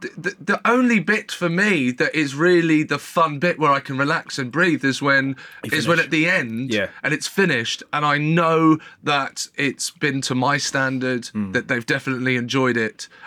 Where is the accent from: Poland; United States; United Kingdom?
United Kingdom; Brighton, South East England; But when I was a kid I grew up in Brighton